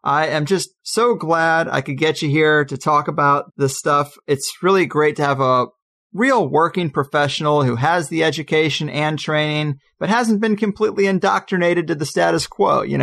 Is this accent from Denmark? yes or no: no; Midwest, United States; You know, I thought I grew up in Midwest America with a nice white picket fence and a pretty simple Midwest life